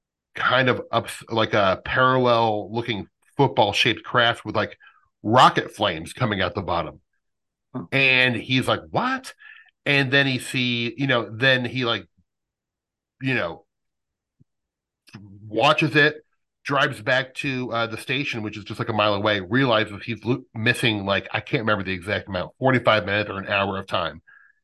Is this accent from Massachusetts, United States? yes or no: no; Omaha, Nebraska, United States; he was a police officer in Ashland, Nebraska, which is about 22 miles away from where I grew up in Omaha.